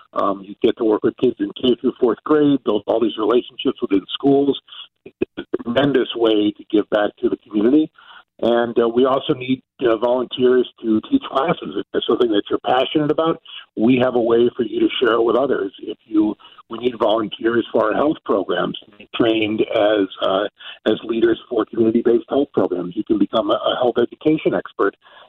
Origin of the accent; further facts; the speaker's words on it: St. Louis, Missouri, United States; moved away as an adult; also born or lived in California / New York / Pennsylvania; I am originally from St. Louis. I was away for about 25 years. I was in California. I was in New York. I was in Pennsylvania. Then I came back to care for my aging parents.